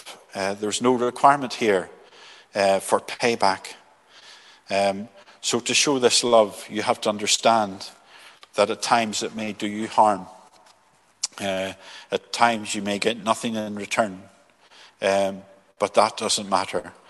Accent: Belfast, Northern Ireland, United Kingdom; I grew up in Belfast. I was born the year the trouble started.

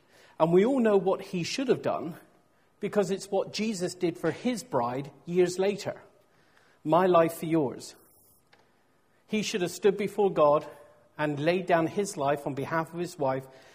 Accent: South West England, United Kingdom; in my home country of Cornwall

